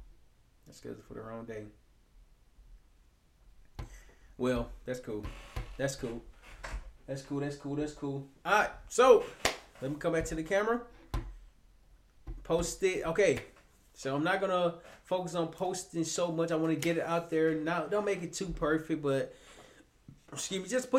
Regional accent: Little Rock, Arkansas, United States; now in Tampa, United States; because originally I'm from Little Rock, Arkansas.

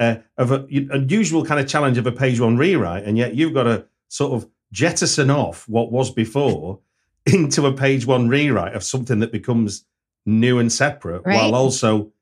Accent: North West England, United Kingdom; because it's set in the region I grew up in Britain.

